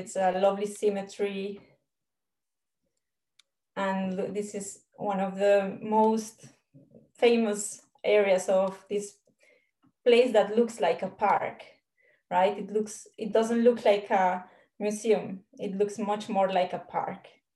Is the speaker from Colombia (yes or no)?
yes; Colombia; moved away as an adult; also born or lived in Switzerland; now in Cambridge, United Kingdom; I am from Colombia, but I lived for 10 years in Switzerland, where I did my master's and my PhD. And then just after I finished my PhD, there was this opportunity to work in Cambridge, and I moved to Cambridge, and that was 3 years ago.